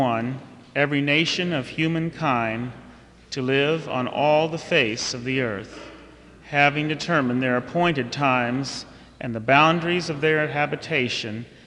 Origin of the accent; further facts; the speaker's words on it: Missouri, United States; I'm from Missouri originally